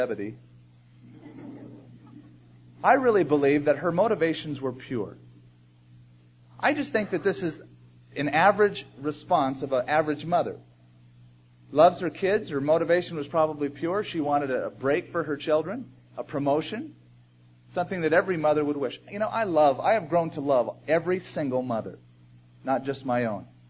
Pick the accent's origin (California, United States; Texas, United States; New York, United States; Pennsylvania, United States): California, United States; Huntington Beach; I'm a surfer from Huntington Beach.